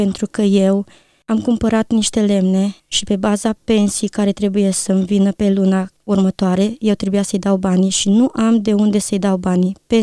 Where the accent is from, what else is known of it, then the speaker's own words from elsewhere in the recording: Timișoara, Timiș County, Romania; born there; M-am născut în Timișoara, într-o familie credincioasă.